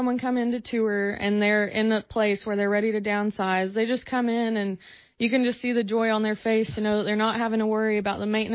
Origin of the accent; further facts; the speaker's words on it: Kingsport, Tennessee, United States; I am. I'm from Kingsport, mm-hmm. and I went to ETSU for 4 years.